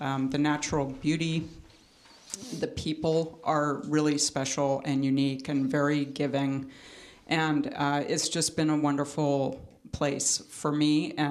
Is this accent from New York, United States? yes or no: no; California, United States; now in Napa, United States; I'm from Orange County originally and came up to the Bay Area for college many years ago